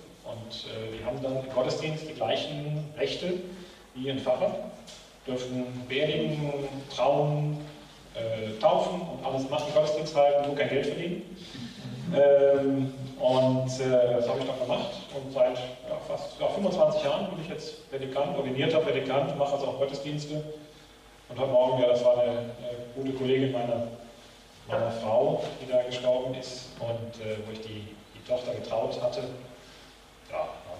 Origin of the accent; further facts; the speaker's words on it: Frechen, North Rhine-Westphalia, Germany; Wir kommen aus der Frechener Nähe von Köln. Da wohne ich auch heute noch. Und bin aber am Lehrstuhl in Holland, in Winwegen.